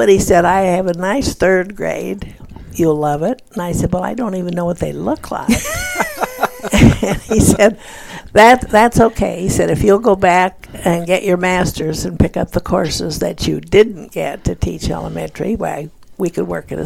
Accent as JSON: {"language": "English", "town": "Hayden", "region": "Colorado", "country": "United States", "tie": "born or raised there", "said": "No, not quite a Denver native. I was born in Hayden, Colorado, which you've probably never heard of, although they do have an airport now."}